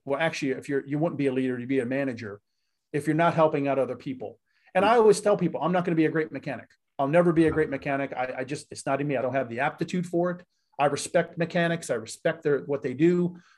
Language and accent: English; Fort Lauderdale, Florida, United States; I was growing up in South Florida, in Fort Lauderdale.